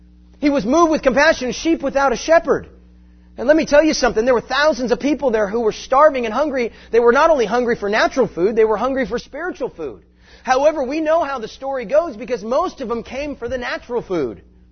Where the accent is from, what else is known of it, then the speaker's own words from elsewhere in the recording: California, United States; I don't know about you. I'm from California.